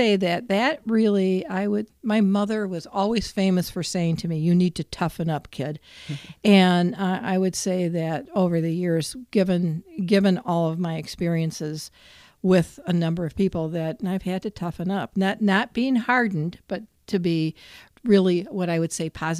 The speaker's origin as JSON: {"language": "English", "region": "Michigan", "country": "United States", "tie": "born or raised there", "said": "And I grew up in the Detroit area, which is code for didn't live in Detroit. I was grew up in a suburb."}